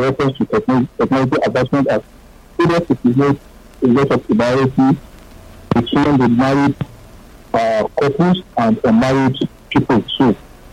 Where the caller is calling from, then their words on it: Akute, Ogun, Nigeria; I'm calling from Akute.